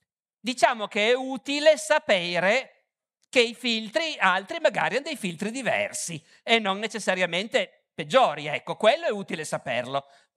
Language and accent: Italian; Turin, Piedmont, Italy; born there; quando io sono nato a Torino nel 1959 c'era già qualche pizzeria